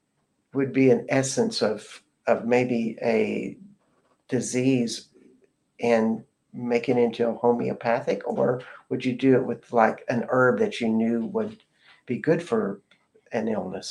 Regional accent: Austin, Texas, United States; now in Quillan, France; even though he lives in my hometown of Austin.

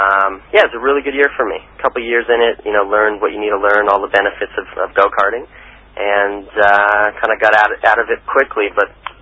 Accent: United States; racing in Europe, especially as an American, is a really tough deal.

